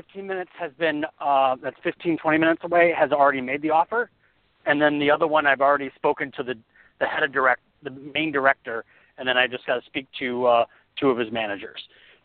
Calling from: California, United States; I'm calling from California.

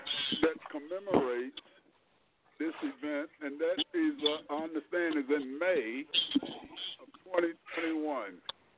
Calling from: Washington, District of Columbia, United States; I'm speaking from Washington, D.C., and like many from who are listening to us from many other states, we don't know the history of Oklahoma, and most of us have never even visited Oklahoma.

